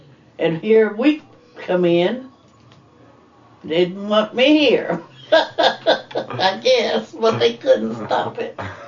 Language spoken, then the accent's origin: English; Indiana, United States; No, I was brought up in Indiana.